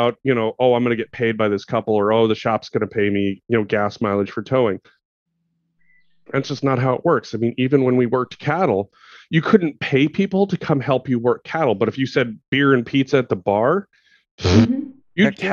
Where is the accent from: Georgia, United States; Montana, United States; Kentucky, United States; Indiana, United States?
Montana, United States; like for me growing up in Montana, if somebody was broke down on the side of the road, you stopped and you helped them.